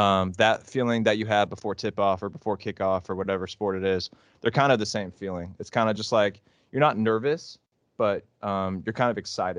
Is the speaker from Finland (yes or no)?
no; Shelbyville, United States; Yeah, no, so I grew up in Shelbyville, southeast side, you know, 25 minutes from downtown, 30 minutes from downtown.